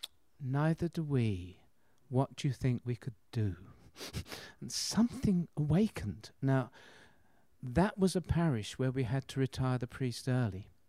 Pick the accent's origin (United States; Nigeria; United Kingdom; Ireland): United Kingdom; I mean, we're British, after all, or whatever it may be.